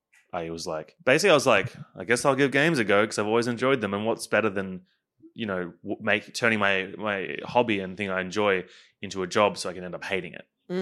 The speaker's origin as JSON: {"language": "English", "region": "Queensland", "country": "Australia", "said": "I am from Queensland."}